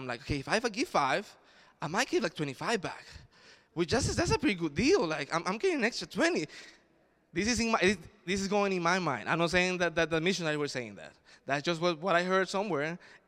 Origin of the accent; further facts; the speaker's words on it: El Salvador; now in United States; I come from El Salvador, and the culture over there is different.